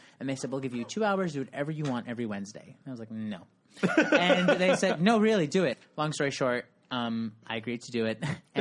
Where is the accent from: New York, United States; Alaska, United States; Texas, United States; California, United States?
New York, United States; Utica; I'm returning to my hometown of Utica, New York to bring...